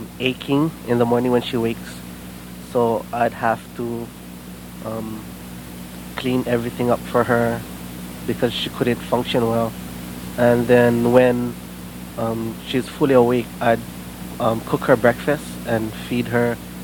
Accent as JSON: {"language": "English", "country": "Philippines", "said": "And well, we're Filipino, so we like to eat what they call pancit."}